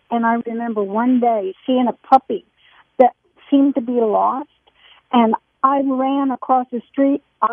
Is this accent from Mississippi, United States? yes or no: yes; Mississippi, United States; born there; And I was born in Keesler. On Keesler Air Force Base.